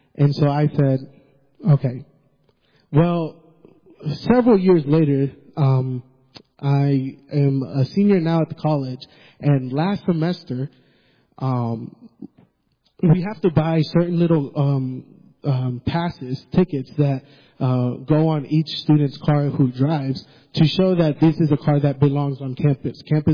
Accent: the South, United States; We're from the South, so he said, buddy, let me just tell you this.

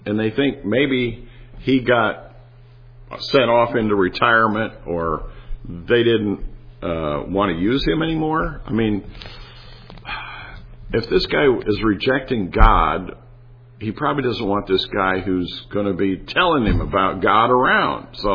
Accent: Iowa, United States; now in Wisconsin, United States; Well, I'm from Iowa. Well, yeah, but I've lived in Wisconsin longer than I ever lived in Iowa, you know.

